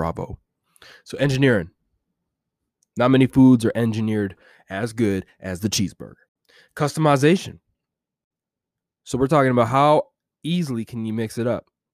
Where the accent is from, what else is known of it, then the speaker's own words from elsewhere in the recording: Edmonton, Alberta, Canada; I'm from Edmonton, Alberta. I've been around the world, baby.